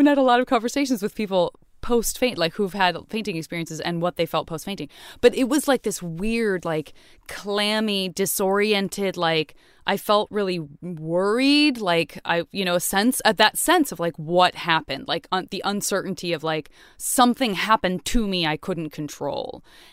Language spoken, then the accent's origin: English; Tucson, Arizona, United States; In Tucson, yeah.